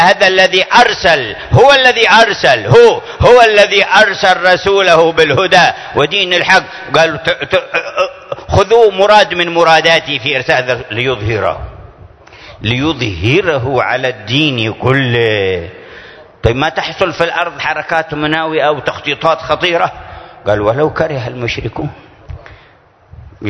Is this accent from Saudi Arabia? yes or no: no; Yemen; مع وجود ما عندنا في اليمن من ظروف ومشاكل